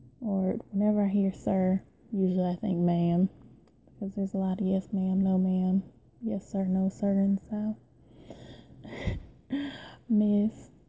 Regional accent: the South, United States; accent: southern; really think I have much of a cute southern accent

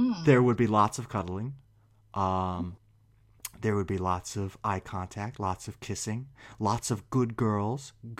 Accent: Illinois, United States; I'm from the Midwest. I was born in Illinois. I now live in Wisconsin.

